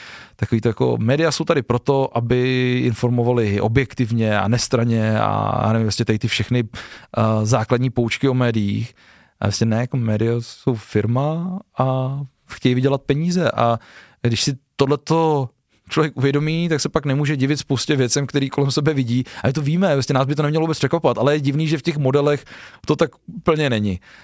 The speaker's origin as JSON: {"language": "Czech", "town": "Žadec", "region": "Žilina Region", "country": "Slovakia", "said": "když přijdu do Žadce ze Pelíny a jsem ze Žadce původem."}